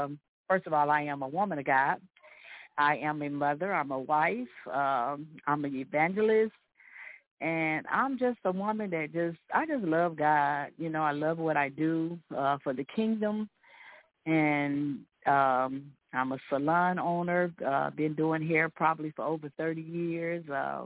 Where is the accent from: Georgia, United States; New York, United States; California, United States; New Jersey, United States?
Georgia, United States; Atlanta; now in Cincinnati, United States; Yes, we're from Cincinnati, Ohio. I am originally from Atlanta, Georgia.